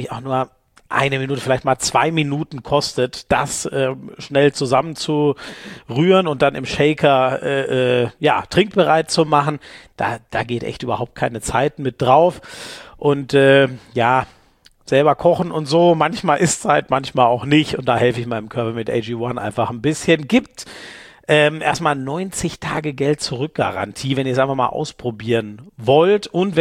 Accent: Munich, Bavaria, Germany; ich komme aus München, ja.

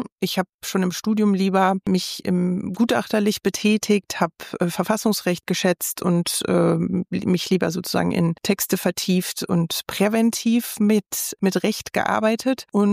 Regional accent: Düsseldorf, North Rhine-Westphalia, Germany; Es ist meine Heimatstadt.

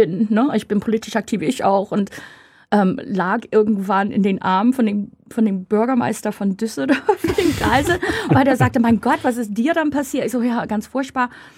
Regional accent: United States; German is a second language; ja, das ist furchtbar, wir sind schlimm, aber ich schreibe Postkarten an Wähler in den USA

